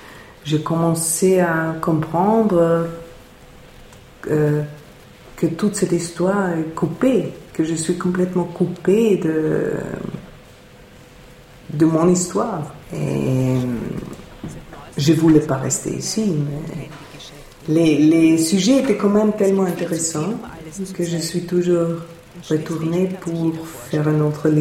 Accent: Vienna, Austria; Je suis partie plusieurs fois de Vienne. Je suis toujours rentrée, retournée. Quand j'étais jeune, je voulais toujours partir, ne pas vivre dans cette ville.

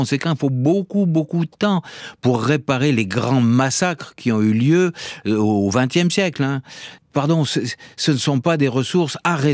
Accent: France

